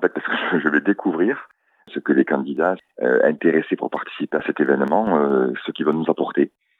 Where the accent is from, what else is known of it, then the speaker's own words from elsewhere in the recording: Toulouse, Occitanie, France; accent: southwest French; moi je suis de Toulouse, avec l'accent qui va bien, bien sûr, le sud-ouest.